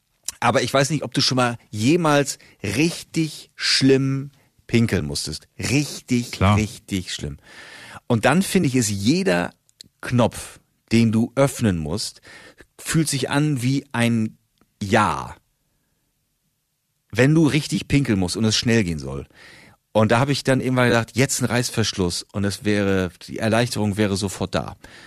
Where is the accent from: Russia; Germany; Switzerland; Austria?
Germany; Northern Germany; so als Norddeutscher finde ich, ist man da nicht mehr ganz so aufgeregt